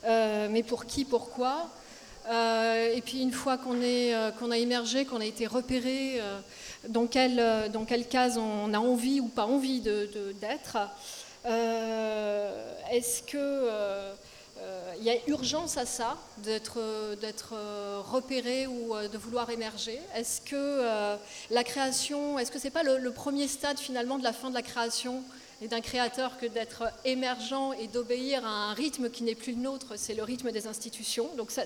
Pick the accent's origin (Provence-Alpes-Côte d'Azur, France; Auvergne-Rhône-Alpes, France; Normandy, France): Provence-Alpes-Côte d'Azur, France; Nice; alors à Nice, puisque je viens de Nice